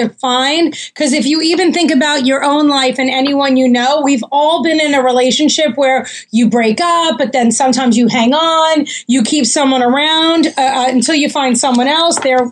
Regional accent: Farmingdale, New York, United States; now in Los Angeles, United States; And it's funny, everyone out here in LA refers to it as that island I come from.

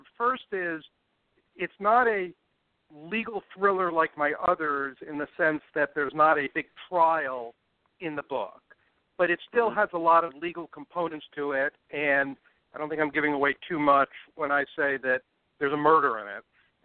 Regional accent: East Brunswick, New Jersey, United States; most of it is set in a fictionalized version of my hometown, East Brunswick, New Jersey, which I call East Carlisle in the book.

